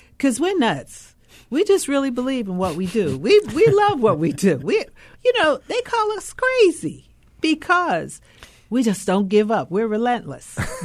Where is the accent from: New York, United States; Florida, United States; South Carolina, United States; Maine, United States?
New York, United States; now in Baltimore, United States; I'm a transplant. So I came from New York, and I grew up in a city where, you know, it was supposed to be the melting pot.